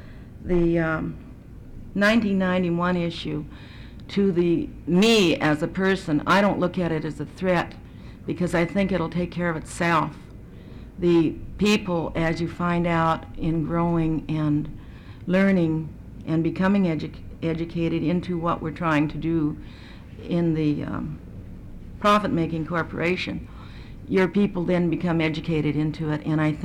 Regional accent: Kasaan, Alaska, United States; I'm also from Kasan, and I'm speaking tonight as a representative from Kasan as the mayor.

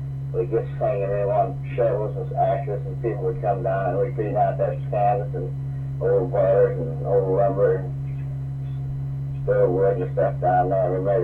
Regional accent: Albuquerque, New Mexico, United States; born there; moved away as an adult; now in Fairbanks, United States; I was born in 1885 in Albuquerque, New Mexico.

